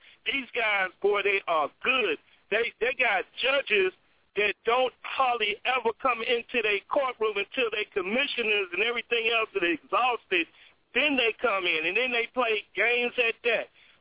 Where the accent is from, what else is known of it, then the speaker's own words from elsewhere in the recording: New York, United States; now in Indianapolis, United States; But New York is my hometown, and I want to go because I'm going to ask my brothers and sisters to come to it if they can afford it.